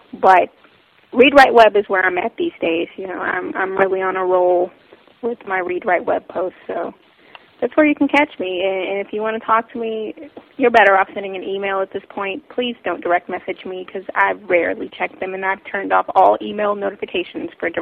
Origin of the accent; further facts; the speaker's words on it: Raleigh, North Carolina, United States; Hey, you know Wayne, I grew up in Raleigh.